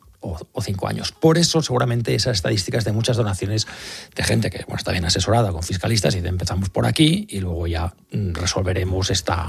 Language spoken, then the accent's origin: Spanish; Catalonia, Spain